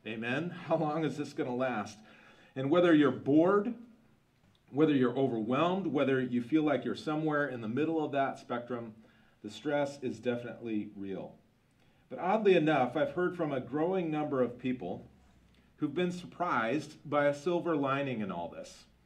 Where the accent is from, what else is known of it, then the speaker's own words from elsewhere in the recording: Iowa, United States; I grew up in Iowa, so I'm a landlubber like no one else.